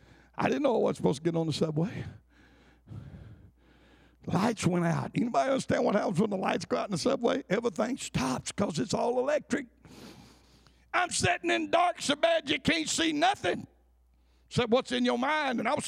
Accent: Alabama, United States; I'm from Alabama. I mean, just look at me and tell I didn't belong there.

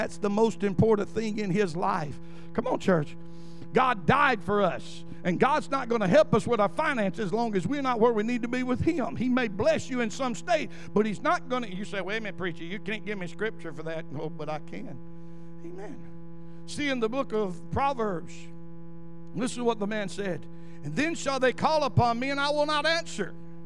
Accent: Butte, Montana, United States; now in Alabaster, United States; I'm from Butte. I'm from Alabaster now, and you still ain't big as New York.

